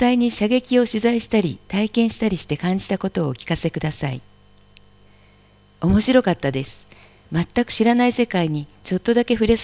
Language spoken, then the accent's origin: Japanese; Okayama, Japan; 私は岡山県人でお隣なのに。